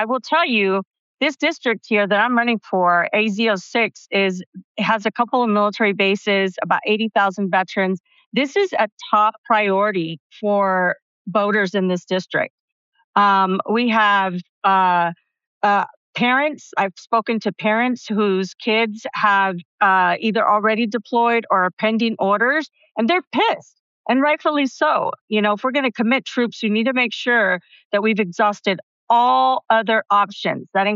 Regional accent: Arizona, United States; Here in Arizona, we call it Access. And I would tell you, I am an Access kid. I grew up on Medicaid because my parents worked really hard and couldn't make ends meet.

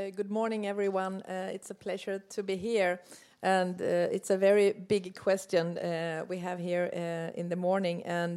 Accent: Sweden; in my home country, Sweden, was that we started before the World Championships creating a network with the university

